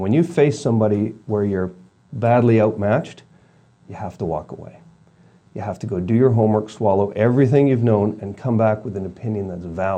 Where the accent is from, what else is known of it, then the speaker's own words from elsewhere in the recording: Vancouver, British Columbia, Canada; I grew up in Vancouver, you know, part of my life in the Catholic Church